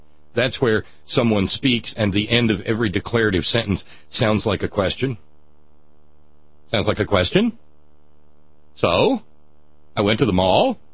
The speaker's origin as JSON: {"language": "English", "region": "Scotland", "country": "United Kingdom", "said": "As a Scot, I can ask, have we ever been innocent of anything?"}